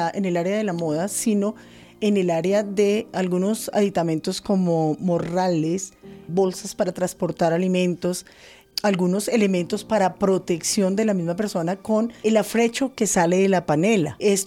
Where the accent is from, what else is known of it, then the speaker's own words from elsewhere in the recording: Colombia; Yo soy feliz de ser colombiana y creo en mi país.